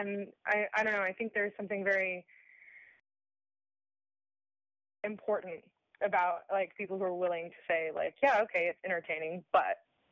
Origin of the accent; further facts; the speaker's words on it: California, United States; I grew up in Central California. It's tons and tons and tons of Latin Americans, mostly Mexicans, in, like, every, like, from the migrant worker all the way to, like, you know, fifth and sixth generation business owners